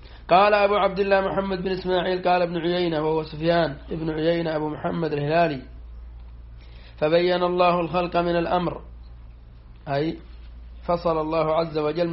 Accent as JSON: {"language": "Arabic", "country": "Yemen", "said": "وقد كانوا عندنا في اليمن يحلفون الناس والذي خلق القرآن"}